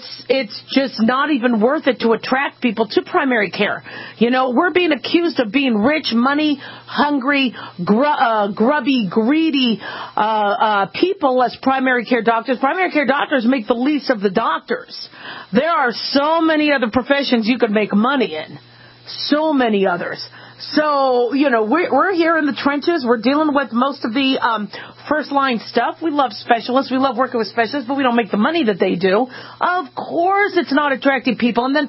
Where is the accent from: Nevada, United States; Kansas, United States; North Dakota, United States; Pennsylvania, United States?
Nevada, United States; something about growing up in Nevada and going to school in Nevada is Nevadans really take care of you.